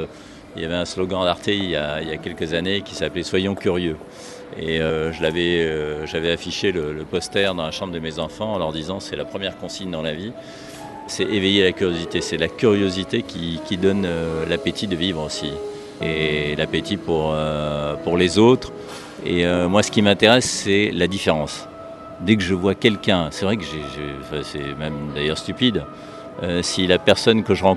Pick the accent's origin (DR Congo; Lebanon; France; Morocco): Lebanon; Mon enfance au Liban, ce qui a fait que j'ai voulu devenir journaliste